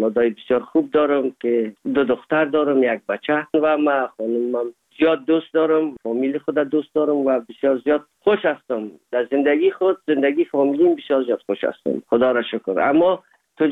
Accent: Afghanistan; now in Hamburg, Germany; زمانی که ما از افغانستان آمدیم

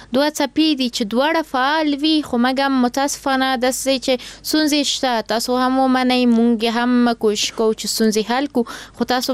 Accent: Kabul, Afghanistan; born there; زه په کابل کې زیږیدلی یم

